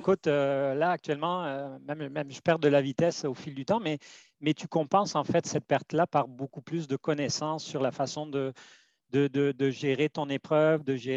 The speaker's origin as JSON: {"language": "French", "town": "Pau", "region": "Nouvelle-Aquitaine", "country": "France", "tie": "born or raised there", "also_born_or_lived": "Spain", "moved": "as an adult", "lives_now": "Montreal, Canada", "said": "Oui, je suis originaire de Pau, P-A-U. C'est une ville située dans le sud-ouest de la France, entre Bordeaux et Toulouse."}